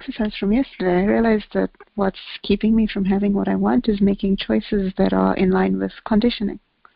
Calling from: South Africa; I'm from South Africa.

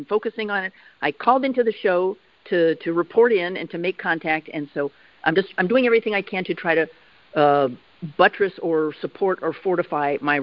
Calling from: Virginia, United States; I'm calling from Virginia.

